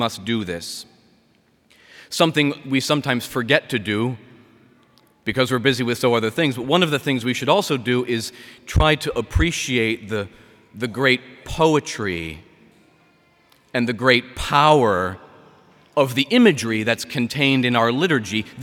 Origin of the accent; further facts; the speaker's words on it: Massachusetts, United States; I'm from Massachusetts. I'm a parish priest in the western hills of that little tiny state, nowhere near Boston.